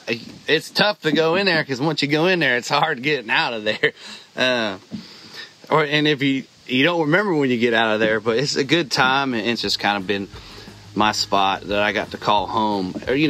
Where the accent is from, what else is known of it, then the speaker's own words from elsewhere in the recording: Dixon, California, United States; I was a kid from Dixon, man. Like, I didn't see a lot. I didn't go high-rise dining in San Francisco. We're very small, kind of country people.